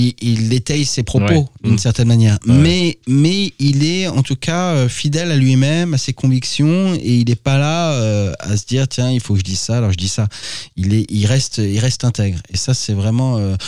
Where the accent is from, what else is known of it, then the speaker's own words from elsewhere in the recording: Hauts-de-France, France; moi, je suis de Picardie, donc j'ai envie de vous dire, c'est impossible de pas revenir.